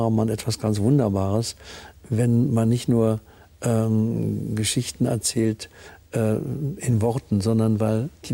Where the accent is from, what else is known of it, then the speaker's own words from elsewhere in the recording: Bavaria, Germany; Die Scholle, wenn man das so nennen kann, ist der Ort, in dem ich aufgewachsen bin, nämlich Franken.